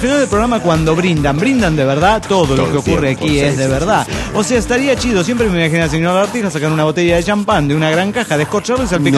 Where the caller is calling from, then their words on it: Cuernavaca, Morelos, Mexico; de Cuernavaca, Morelos, México.